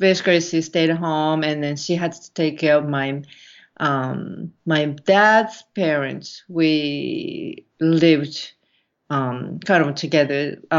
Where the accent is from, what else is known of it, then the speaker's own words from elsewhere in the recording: Kobe, Hyogo, Japan; I'm from Japan, and I grew up in a city. It's called Kobe. Actually, you say Kobe in America, but we say Kobe.